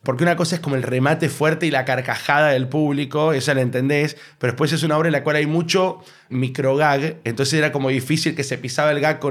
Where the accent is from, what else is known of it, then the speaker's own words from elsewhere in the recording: San Juan, Argentina; accent: San Juan; now in Buenos Aires, Argentina; Acá en Buenos Aires causa un poco, en el programa sobre todo, causa un poco de gracia cuando hablo con acento sanjuanino